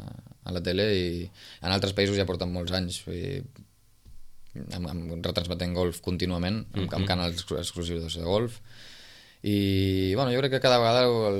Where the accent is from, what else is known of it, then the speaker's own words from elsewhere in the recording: Sitges, Catalonia, Spain; jo sé de Sitges de tota la vida, haver començat a jugar a golf aquí